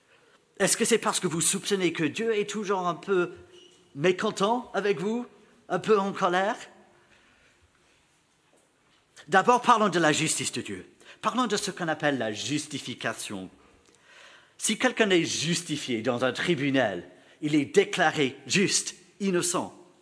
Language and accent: French; Belgium; On est belge, donc on aime les documents, quoi.